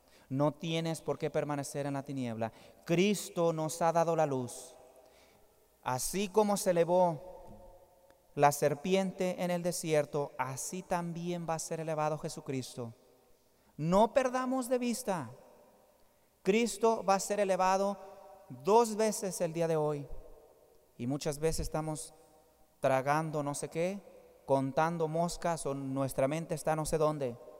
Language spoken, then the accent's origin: Spanish; Jalisco, Mexico; Como decimos en mi país, en Jalisco, el que por su gusto es güey.